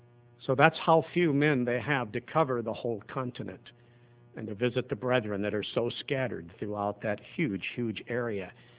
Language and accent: English; United States; we come from America where you brethren